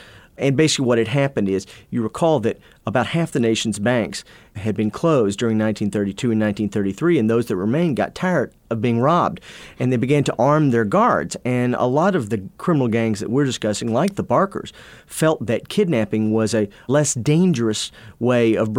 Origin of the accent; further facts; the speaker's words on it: Texas, United States; Looks like I'm originally from Texas, and I'm going to tackle the world of Texas oil